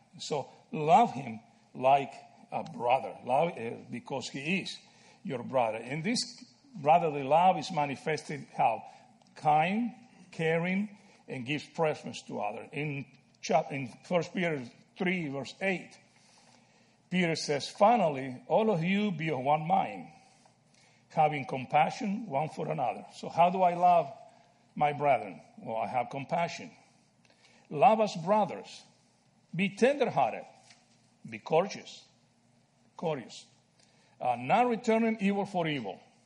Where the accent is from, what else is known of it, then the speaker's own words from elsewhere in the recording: Argentina; guys, I'm from Argentina, and I like soccer.